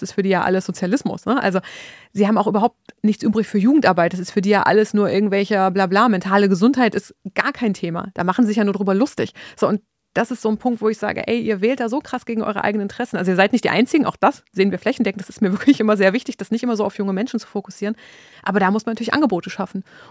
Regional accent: Saxony-Anhalt, Germany; ich komme ja aus Sachsen-Anhalt und ich werde meine Heimat nicht der AfD zum Fraß vorwerfen.

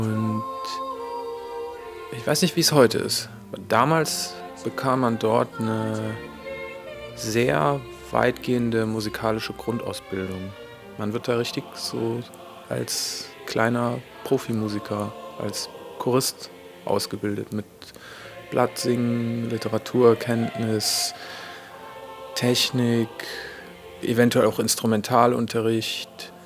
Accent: Mertesdorf, Rhineland-Palatinate, Germany; now in Cologne, Germany; Ich komme aus Mertesdorf.

